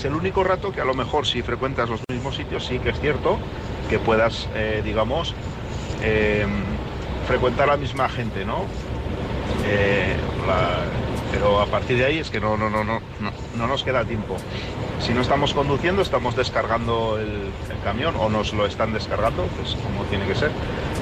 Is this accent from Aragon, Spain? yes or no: yes; Zaragoza, Aragon, Spain; yo que soy de Zaragoza